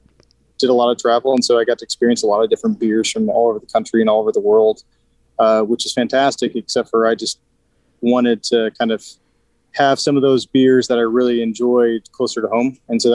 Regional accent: St. Louis, Missouri, United States; Yeah, so grew up in St. Louis, Missouri

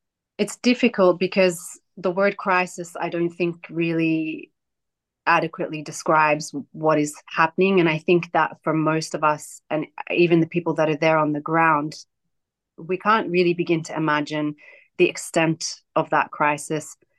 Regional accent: Australia; So I'm Palestinian, but I grew up in Australia. My family is originally from Khalil, from Hebron area in the West Bank.

